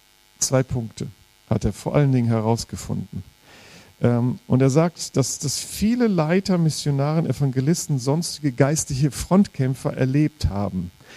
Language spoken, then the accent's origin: German; Rhineland, Germany; Und ich komme aus dem Rheinland, da war die Eifel nicht weit weg.